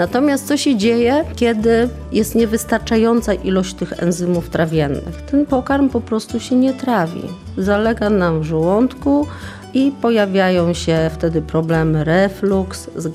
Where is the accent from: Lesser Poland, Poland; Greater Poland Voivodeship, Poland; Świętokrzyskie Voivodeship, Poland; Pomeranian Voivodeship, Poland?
Pomeranian Voivodeship, Poland; Nowa Wieś Malborska; przyjechałam do Białegostoku aż z Nowej Wsi Malborskiej, czyli z województwa pomorskiego.